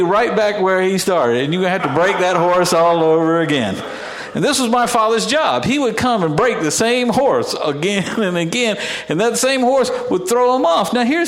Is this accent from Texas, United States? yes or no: yes; Texas, United States; I grew up in Texas, down south, and my dad worked on something called a dude ranch.